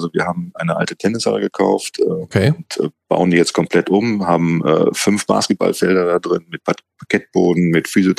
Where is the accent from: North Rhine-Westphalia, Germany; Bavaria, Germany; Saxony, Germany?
North Rhine-Westphalia, Germany; Cologne; born there; Ich bin hier in Köln geboren, ich darf das sagen.